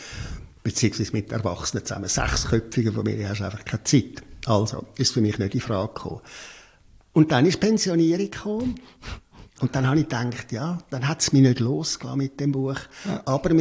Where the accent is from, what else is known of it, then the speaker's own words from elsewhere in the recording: Affoltern am Albis, Zurich, Switzerland; Ich bin 12 Jahre lang als Kind im Kinderspital aufgewachsen. Aussenstation im Kinderspital Zürich, nach Foltern am Albis.